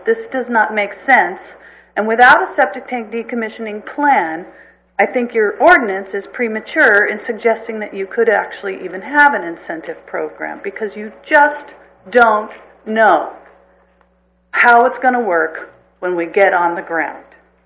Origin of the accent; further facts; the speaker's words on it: Los Osos, California, United States; Good morning. … from Los Osos.